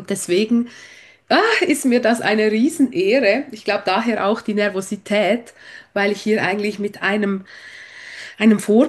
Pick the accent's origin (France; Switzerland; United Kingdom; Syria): Switzerland; ich komme aus der Schweiz, wie man unschwer wahrscheinlich hören kann.